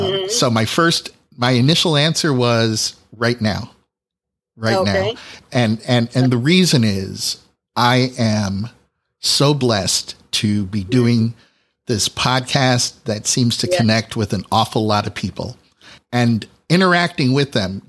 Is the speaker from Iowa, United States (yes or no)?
no; Cleveland, Ohio, United States; I should explain to the people listening that I grew up in Cleveland, Ohio, which is basically down the highway from Pittsburgh.